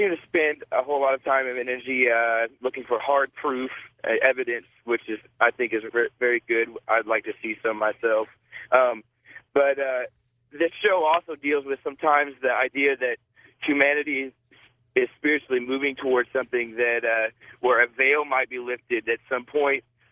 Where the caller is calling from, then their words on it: Evansville, Indiana, United States; Evansville, Indiana.